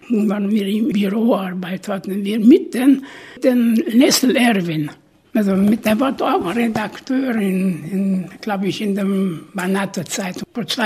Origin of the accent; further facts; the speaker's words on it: Dumbrăveni, Sibiu County, Romania; Aber ich bin in der Elisabethstadt gegangen. Ich bin auch geboren in Elisabethstädtle. Da habe ich die 4 Jahre gemacht.